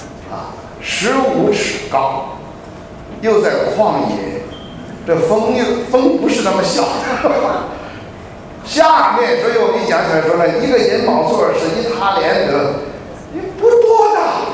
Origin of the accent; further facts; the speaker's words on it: China; 这个造假木啊，就是可能我们中国人呢不太熟悉